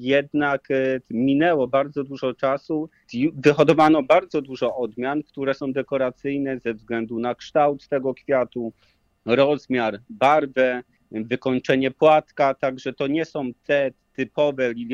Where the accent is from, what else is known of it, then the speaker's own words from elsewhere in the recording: Tłokinia Wielka, Greater Poland Voivodeship, Poland; Pochodzę z Tłokini Wielkiej